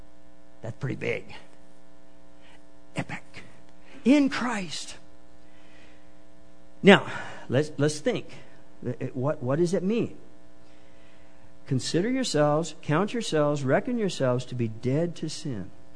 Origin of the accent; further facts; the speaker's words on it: Kansas, United States; It doesn't really matter that I came from Kansas, except I had a really nice mother.